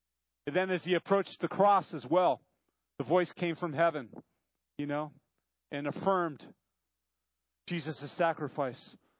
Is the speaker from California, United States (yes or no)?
yes; Santa Barbara, California, United States; I grew up in Santa Barbara. Many of you know that. Went to a Baptist church.